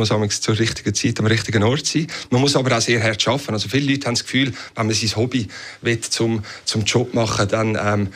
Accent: Rapperswil, St. Gallen, Switzerland; Also ich bin eigentlich ganz normal aufgewachsen in Rapperswil.

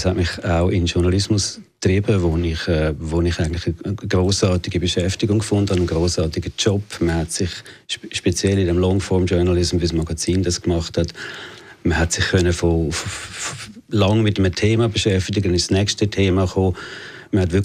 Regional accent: Oerlikon, Zurich, Switzerland; ich bin unter eher härteren Bedingungen, ein bisschen prekären Bedingungen aufgewachsen in Oehlike. Bin dort ins Primarschulhaus Öpfelbaum gegangen. Meine Mutter ist eine französische Jüdin

